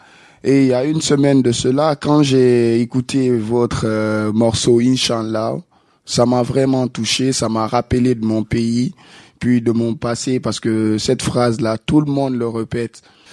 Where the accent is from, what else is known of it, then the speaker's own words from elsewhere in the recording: Guinea; Je suis africain de la Guinée, mais pas n'importe quelle Guinée, de la Guinée où les Haïtiens sont originaires.